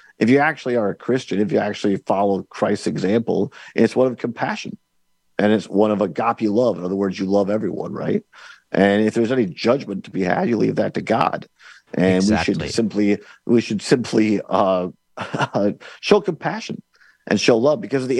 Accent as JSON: {"language": "English", "town": "Richland Center", "region": "Wisconsin", "country": "United States", "tie": "born or raised there", "said": "We're out here in Richland Center today, my hometown."}